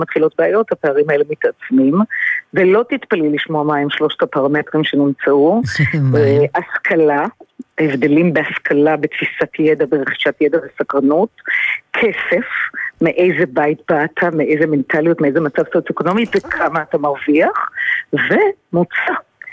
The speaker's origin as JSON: {"language": "Hebrew", "town": "Haifa", "region": "Haifa District", "country": "Israel", "said": "אני חיפאית פרובינציאלית, ובחיפה יש משהו נקי."}